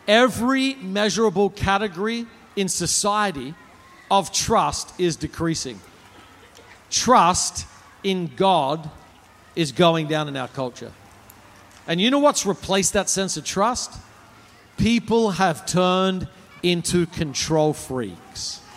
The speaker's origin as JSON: {"language": "English", "country": "Australia", "said": "I'm from Australia, if you can't tell."}